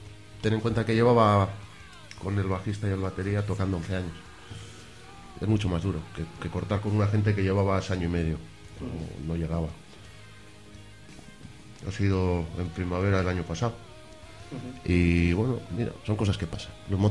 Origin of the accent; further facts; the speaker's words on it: Santurtzi, Basque Country, Spain; yo soy de Santurce, pero sales afuera y dices, coño, de Santurce, un bilbaíno, no te molesta